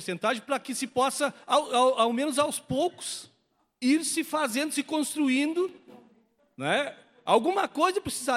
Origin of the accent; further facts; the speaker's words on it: Ilha da Turutama, Brazil; eu que sou morador de lá, né, nasci e moro na Ilha da Turutama com a minha família, né?